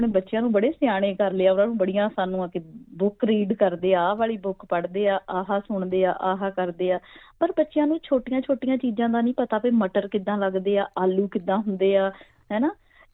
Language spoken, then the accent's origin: Punjabi; Punjab, India; ਸਾਡਾ ਪਿੰਡ ਅੰਮ੍ਰਿਤਸਰ ਤੋਂ ਕੋਈ ਮੈਨੂੰ ਲੱਗਦਾ ਕਿ 30-40 ਕਿਲੋਮੀਟਰ ਤੇ ਹੋਣਾ ਹੈ